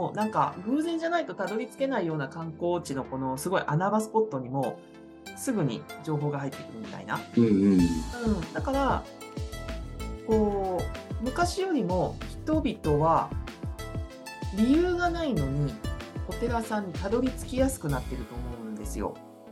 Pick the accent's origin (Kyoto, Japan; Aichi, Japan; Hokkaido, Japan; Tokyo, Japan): Hokkaido, Japan; 私ももともと北海道出身なので、